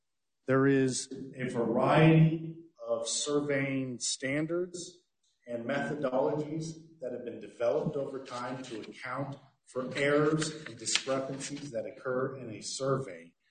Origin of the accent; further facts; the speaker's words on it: Cheyenne, Wyoming, United States; I'm an attorney from Cheyenne